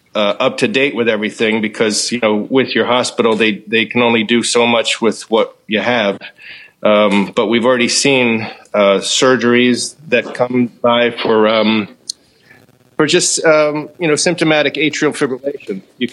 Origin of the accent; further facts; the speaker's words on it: Willingboro, New Jersey, United States; now in New York, United States; But yeah, I was... South Jersey boy. So we were in where I grew up was a town called Willingboro